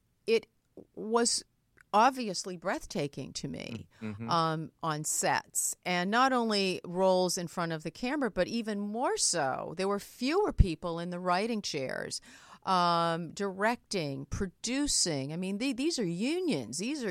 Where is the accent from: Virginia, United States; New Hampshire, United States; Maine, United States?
Maine, United States; I'm from Maine. We were farmers.